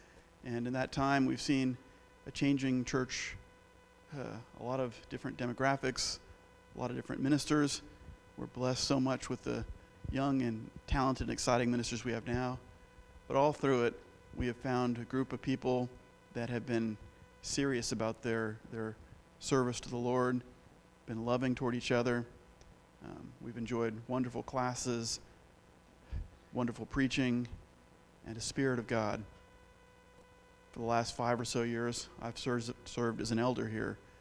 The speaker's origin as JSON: {"language": "English", "town": "Houston", "region": "Texas", "country": "United States", "tie": "born or raised there", "said": "I grew up in Houston. I've been a longtime member of the Church of Christ. My parents were in the church."}